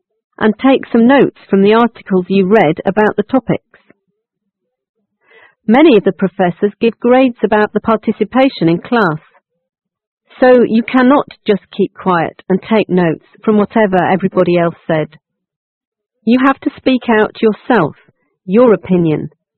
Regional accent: China; now in United States; I came from China, and even in college, all we have to do in the class is to be a good listener.

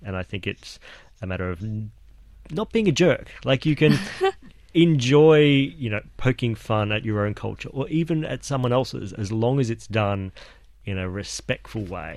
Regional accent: Melbourne, Victoria, Australia; who live in Melbourne, which is my hometown.

